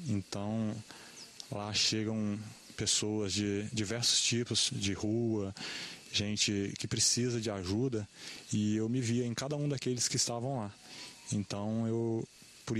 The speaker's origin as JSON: {"language": "Portuguese", "town": "Colatina", "region": "Espírito Santo", "country": "Brazil", "said": "Como eu sou de Colatina, da fazenda de Colatina, eu já vou chegar lá"}